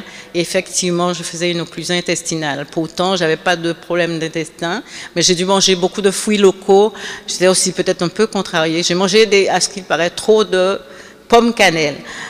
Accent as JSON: {"language": "French", "town": "Terre-de-Bas", "country": "Guadeloupe", "said": "Je suis originaire des Saintes. Pour ceux qui sont de la Guadeloupe, ils savent un peu. Je suis de Terre de Bas."}